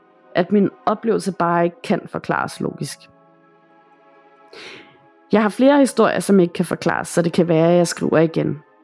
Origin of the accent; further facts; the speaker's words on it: North Greenland, Greenland; da jeg var barn i Nordgrønland, hvor jeg kommer fra. Jeg var nok omkring 10 år gammel på det tidspunkt